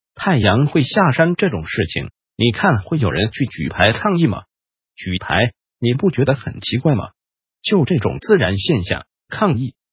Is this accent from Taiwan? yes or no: yes; Taiwan; 我们台湾人真的超会演戏的